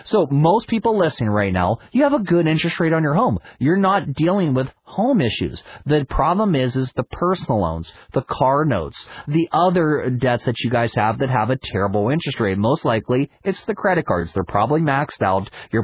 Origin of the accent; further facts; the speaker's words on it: West Virginia, United States; I'm from West Virginia. Our family buried the money in the backyard.